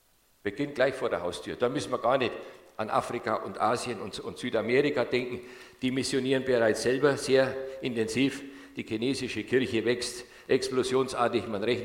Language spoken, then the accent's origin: German; Nuremberg, Bavaria, Germany; Ich bin in der Nürnberger Südstadt groß geworden.